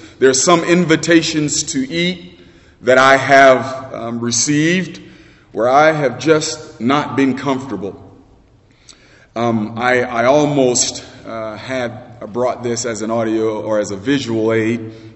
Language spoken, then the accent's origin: English; Florida, United States; I grew up in South Florida, and as a boy, did not get to do much camping.